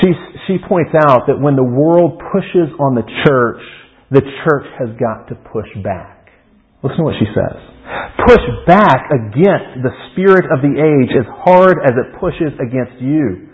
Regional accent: Birmingham, Alabama, United States; Percy was actually born in my hometown of Birmingham.

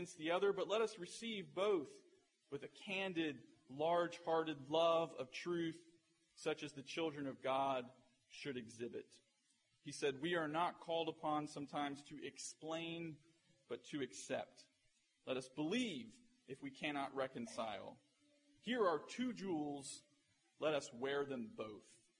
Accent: Florida, United States; I grew up in Florida, and it was always interesting to see the different responses that people had to the news that there was a hurricane on the way.

